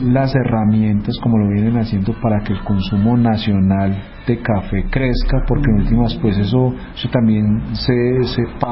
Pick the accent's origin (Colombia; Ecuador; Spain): Colombia; sabemos que como buenos colombianos siempre nos han enseñado a tomar café de greca.